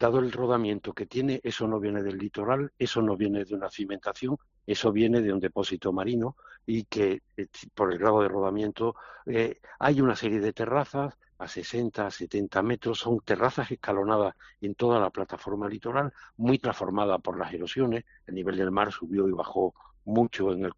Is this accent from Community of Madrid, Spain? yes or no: no; Torre del Mar, Andalusia, Spain; yo soy de origen de Málaga, de la zona de las Arquías, de Torre del Mar, en Málaga